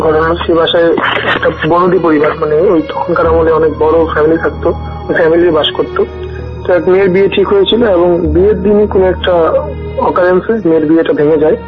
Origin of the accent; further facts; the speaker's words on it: Dinajpur, Rangpur Division, Bangladesh; now in Dhaka, Bangladesh; আমার হোমটাউন দিনাজপুরে, দিনাজপুরের একটা উপজেলায়।